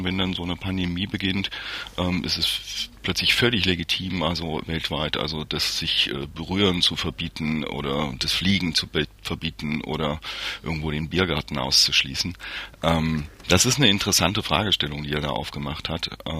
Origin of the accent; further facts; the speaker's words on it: Halle, Saxony-Anhalt, Germany; Also ich habe das irgendwie in meiner Jugend mitbekommen, wie die hallische Innenstadtkern weggerissen wurde und Plattenbauten gebaut worden sind.